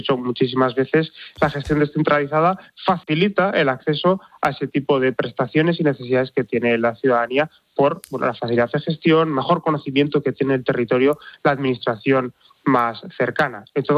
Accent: Basque Country, Spain; yo soy vasco, tenemos un sistema de financiación singular

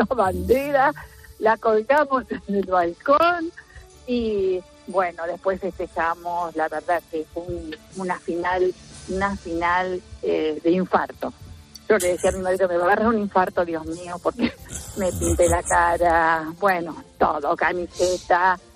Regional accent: Argentina; moved away; Bueno, soy argentina, imagínese.

